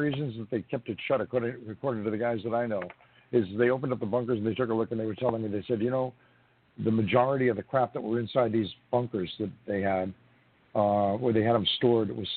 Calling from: New York, United States; I'm calling from New York, and I couldn't agree with you more.

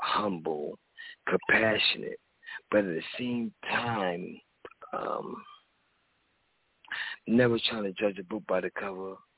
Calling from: Philadelphia, Pennsylvania, United States; calling from Philly.

